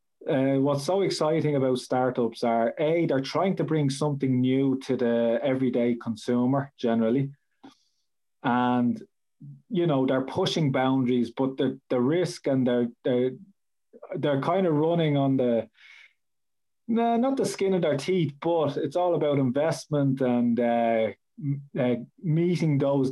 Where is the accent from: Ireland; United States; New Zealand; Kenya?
Ireland; Dublin, Leinster; So, so obviously I'm from Dublin.